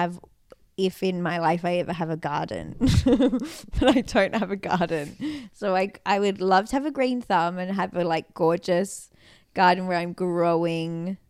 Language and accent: English; Sydney, New South Wales, Australia; now in Los Angeles, United States; we live in Los Angeles and mm-hmm. I'm from Sydney, Australia, two places with incredibly like temperate climates